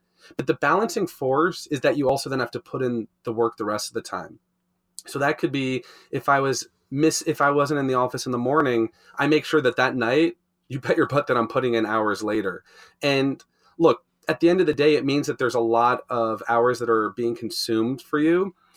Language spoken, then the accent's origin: English; Miami, Florida, United States; We grew up in Miami and in the Aventura area